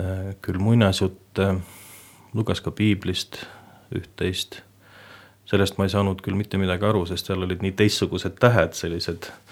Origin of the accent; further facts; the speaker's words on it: Pärnu, Pärnu County, Estonia; also born or lived in Tootsi; Ja sündisin siis tõesti Tootsis ja sealt siis tagasi Pärnusse. Nii et kogu lapsepõlv kuni 8. klassi lõpuni välja ongi Pärnus möödunud, koolivaheajad küll Vändramaal Võidulas ja sealt edasi siis juba Tallinn.